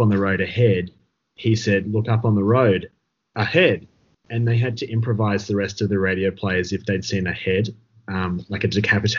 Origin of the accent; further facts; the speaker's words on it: Sydney, New South Wales, Australia; But yeah, I'm from Sydney. So I grew up in Sydney and then did my university studies at Sydney Uni.